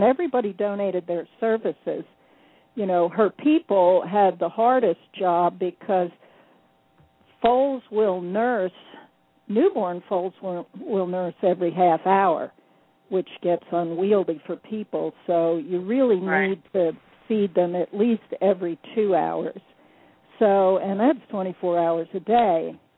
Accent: New Jersey, United States; I grew up in New Jersey riding horses, loved horses, showed all the way up through college.

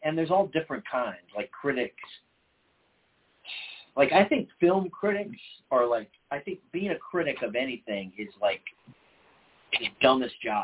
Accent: Nashville, Tennessee, United States; Cause I grew up in like, or it, when I was saying I grew up in Nashville, we were all like too cool for school.

